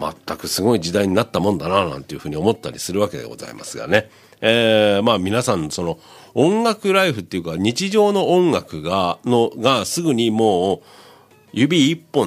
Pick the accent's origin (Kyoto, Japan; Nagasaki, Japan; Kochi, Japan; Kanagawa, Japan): Kanagawa, Japan; Yokosuka; born there; 私は横須賀生まれでですね、 … さんは隣の中学校卒業でございまして、そのあたり同じスカッコとしてですね